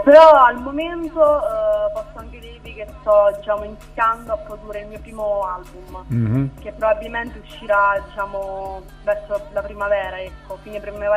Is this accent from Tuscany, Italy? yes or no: no; San Benedetto del Tronto, Marche, Italy; sono una ragazza di 21 anni, vengo da San Benedetto del Tronto, nelle Marche.